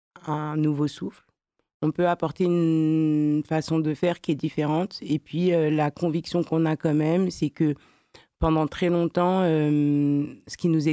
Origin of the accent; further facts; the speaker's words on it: Sevran, Île-de-France, France; Nous, on est originaire de Sevran, donc on a grandi dans une Villepinte, Sevran et Tremblay. Donc moi, j'habitais à Villepinte